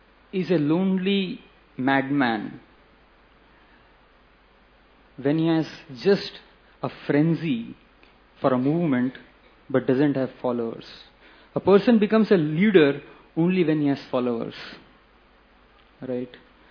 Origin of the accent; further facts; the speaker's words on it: Karnataka, India; first language Kannada; English is a second language; moved away as an adult; now in Mumbai, India; I am from Karnataka, right? My mother tongue is Kannada. So it's been 20 years since I've come to Mumbai.